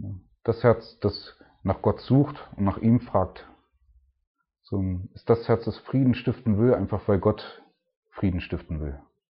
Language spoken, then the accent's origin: German; Leipzig, Saxony, Germany; ich komme aus Leipzig